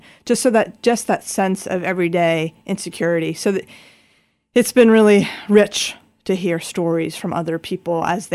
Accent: United States; the knowledge that I was from the United States

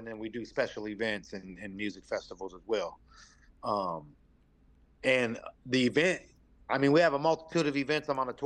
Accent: California, United States; I'm out here from California.

